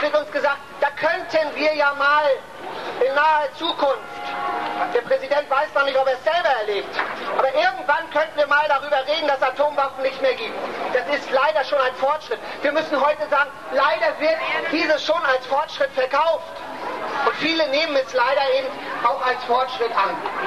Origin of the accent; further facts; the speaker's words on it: Mecklenburg-Vorpommern, Germany; ich komme aus dem Mecklenburgischen, dort haben wir seit 17 Jahren das Bombodrom, bei den Menschen dagegen kämpfen, das ist im Brandenburgischen, aber ich lebe dort im Grenzbereich Mecklenburg und Brandenburg.